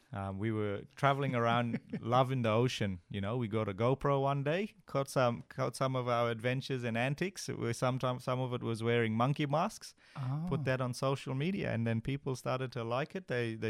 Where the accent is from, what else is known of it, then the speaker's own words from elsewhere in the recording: Queensland, Australia; born and raised in the Torres Strait, running around the islands there and For everyone up in the Torres Strait, we are ocean people.